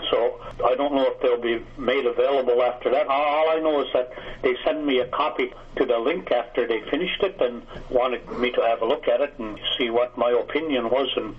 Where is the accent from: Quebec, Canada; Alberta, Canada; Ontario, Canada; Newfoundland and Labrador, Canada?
Newfoundland and Labrador, Canada; Rigolet; I'm from Riglet.